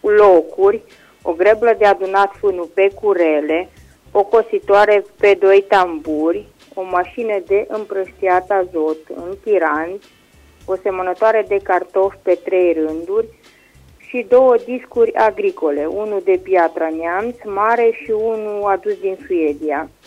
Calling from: Oravița, Caraș-Severin, Romania; sunt din Oravița

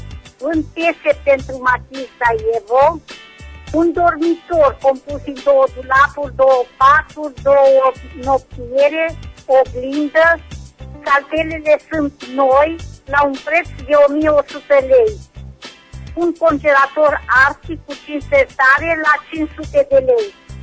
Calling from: Reșița, Caraș-Severin, Romania; din Reșița

